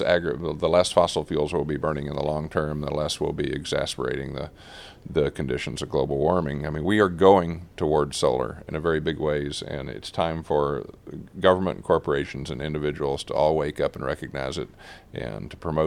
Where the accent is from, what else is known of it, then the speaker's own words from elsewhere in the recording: Texas, United States; is now the leader in wind power production, me being a Texan.